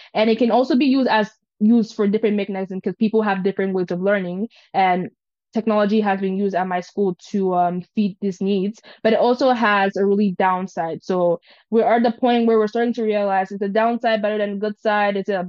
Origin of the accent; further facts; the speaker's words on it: Winnipeg, Manitoba, Canada; I'm from Winnipeg, Manitoba. I'm currently going into grade 11